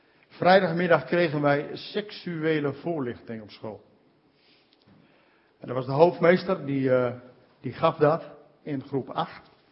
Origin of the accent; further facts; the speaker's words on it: Hoogezand, Groningen, Netherlands; en ik kom uit Hoge Zand.